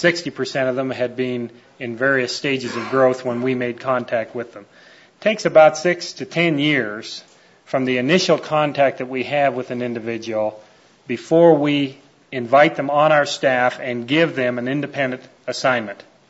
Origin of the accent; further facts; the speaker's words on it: Canada; I'm a Canadian.